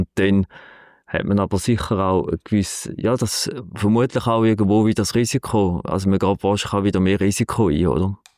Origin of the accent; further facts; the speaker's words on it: Switzerland; Aber mich als Schweizer Anleger interessiert, oder als Schweizer, wenn ich da daheim bin